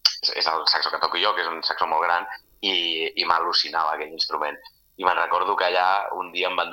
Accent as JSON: {"language": "Catalan", "town": "Martorell", "region": "Catalonia", "country": "Spain", "said": "jo soc de Martorell"}